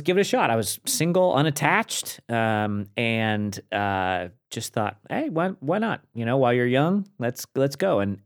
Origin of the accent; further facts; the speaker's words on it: West Virginia, United States; moved away; Yeah, grew up on the East Coast. So like I say, my family's West Virginians, back six generations. My immediate family, my two brothers, my parents and I are the first decks since coming from the old country to leave West Virginia.